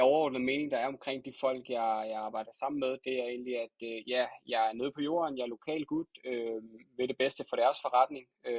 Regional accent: Slagelse, Zealand, Denmark; jeg er 23 år gammel, og jeg kommer fra Slagelse.

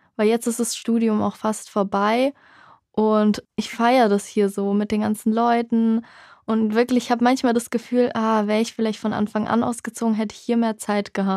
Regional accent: Heidelberg, Baden-Württemberg, Germany; ich habe halt die ersten zwei Semester noch zu Hause gewohnt. Ich komme ja aus Heidelberg.

